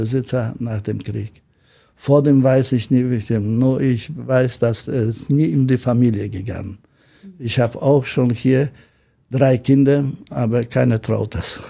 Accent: Gdansk, Pomeranian Voivodeship, Poland; German is a second language; wenn ich komme aus Polen, aus Danzig und so natürlich.

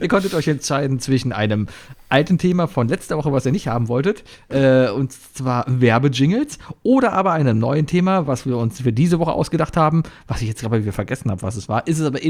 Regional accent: Cologne, North Rhine-Westphalia, Germany; So als Kölner

